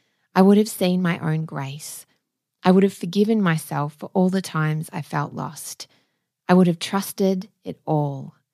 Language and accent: English; Melbourne, Victoria, Australia; just in my hometown in Melbourne